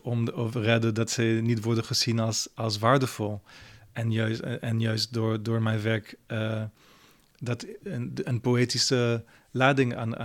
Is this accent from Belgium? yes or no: no; France; born or raised there; first language French; Dutch is a second language; now in Netherlands